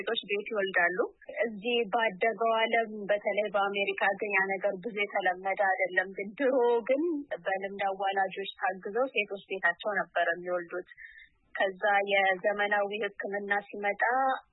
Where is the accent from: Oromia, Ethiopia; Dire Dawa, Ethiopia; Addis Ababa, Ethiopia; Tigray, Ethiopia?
Oromia, Ethiopia; Ambo; also born or lived in Ginde Beret, West Shewa; የተወለድኩት በምዕራብ ሸዋ ዞን ግንደበረት ወረዳ ውስጥ ነው። ያደግኩት ደግሞ አምቦ ከተማ ነው። ሀይ ስኩልም አንደኛ ደረጃ ትምህርትም የጨረስኩት እዛው ነው።